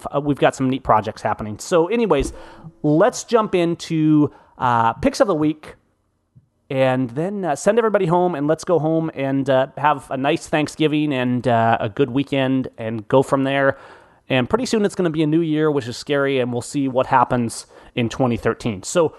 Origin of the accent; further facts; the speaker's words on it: United States; at that point, I would, as an American, refer you to my constitution.